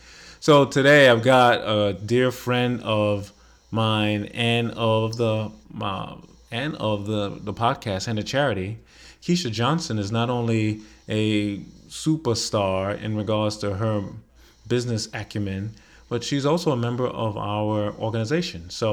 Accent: Jamaica; That's like when someone hears that I'm from Jamaica and on spot they try to ask me to speak patois.

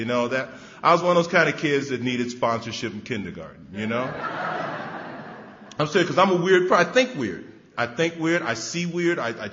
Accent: New York City, New York, United States; Now, I grew up in New York City, where they make the movies, you know, in the South Bronx, right there, not too far from Yankee Stadium

